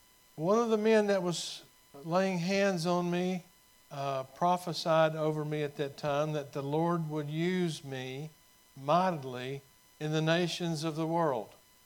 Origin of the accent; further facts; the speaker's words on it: Texas, United States; also born or lived in England; I knew that I would be leaving Texas, where I'm from. This is my home state.